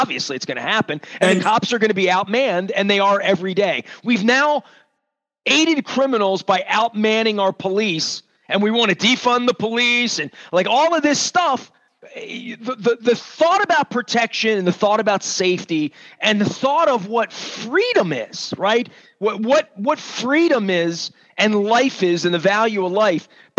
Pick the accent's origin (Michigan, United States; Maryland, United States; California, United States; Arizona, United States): Maryland, United States; Dundalk; My, you know, all my relatives. I'm from Dundalk, man. Everybody hunted, like all of that.